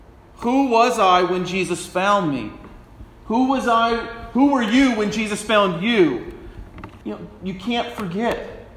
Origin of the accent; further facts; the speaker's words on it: California, United States; I was from California before I came up here. And I was involved in some big churches there.